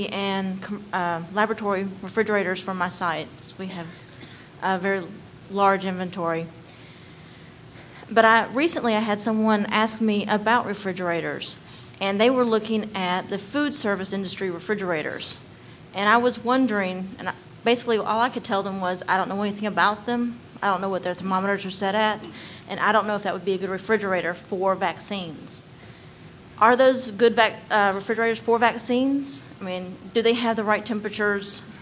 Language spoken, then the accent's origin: English; Georgia, United States; I'm from Chatham County here in Georgia, and I do inventory control.